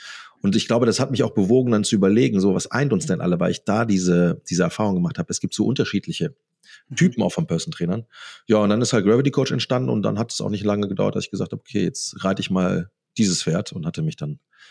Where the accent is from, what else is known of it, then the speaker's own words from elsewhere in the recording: North Rhine-Westphalia, Germany; Ich komme hier ursprünglich aus dem Bergischen, und hier hast du halt ein paar, sagen wir mal, Hügel, das kannst du nicht Berge nennen.